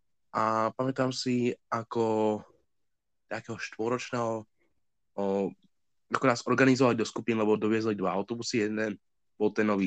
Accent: Bratislava, Bratislava Region, Slovakia; also born or lived in Ružomberok; narodil som sa v Ružomberku, ale nestrávil som tam ani jeden celý deň od narodenia. Hneď ma prepravili do Bratislavy a to som vlastne žil celý

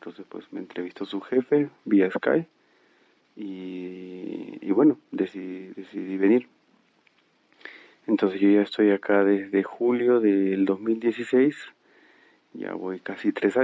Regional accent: Peru; soy peruano y tengo 35 años.

